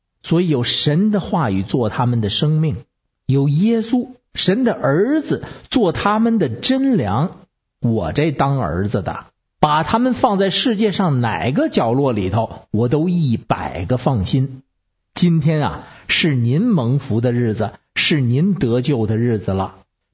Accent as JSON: {"language": "Chinese", "region": "Beijing", "country": "China", "said": "我是北京的…"}